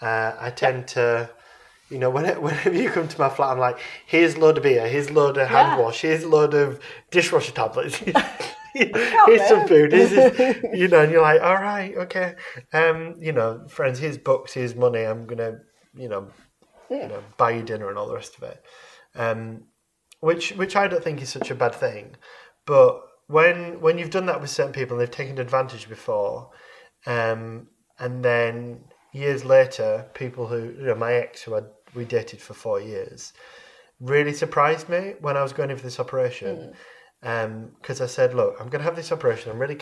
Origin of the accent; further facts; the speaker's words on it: Yorkshire and the Humber, United Kingdom; I said, well, I said, I'm from Yorkshire as well. He's like, oh, another northerner.